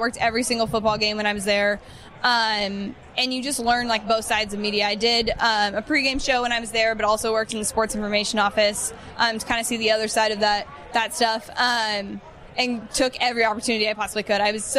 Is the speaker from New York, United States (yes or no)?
no; California, United States; I mean, I grew up in California, and college football is not the biggest sport here.